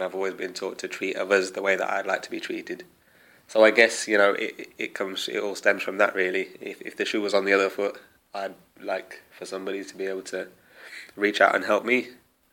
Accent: Leicester, East Midlands, United Kingdom; now in Leeds, United Kingdom; I come from Leicester originally, but now living in Leeds.

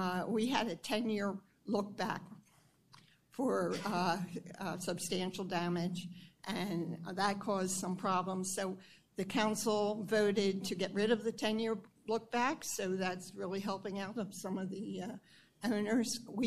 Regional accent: Indian Shores, Florida, United States; I'm from Indian Shores, and we're a very small community as well.

